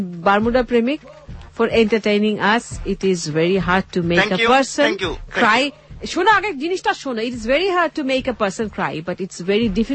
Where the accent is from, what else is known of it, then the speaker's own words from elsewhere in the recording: Gazipur, Dhaka Division, Bangladesh; আমি পারমিশন না দিলে তুমি যেতে পারো না গাজীপুরে, আমার দেশের বাড়ি।